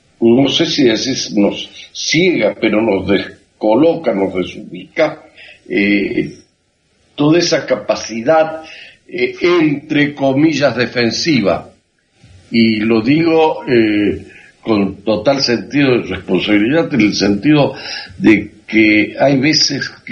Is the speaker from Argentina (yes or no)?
yes; Argentina; aunque nativo argentino, me siento muy, muy israelí.